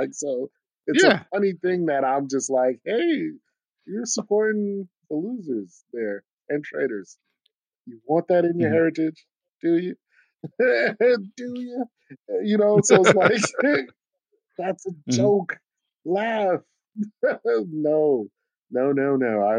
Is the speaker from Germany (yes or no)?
yes; Germany; Of course, I grew up in Germany.